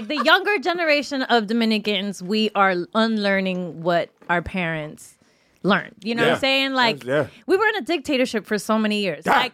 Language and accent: English; Bronx, New York, United States; I grew up in the Bronx. Like, we grew up in the Bronx, and we're black, you know what I'm saying?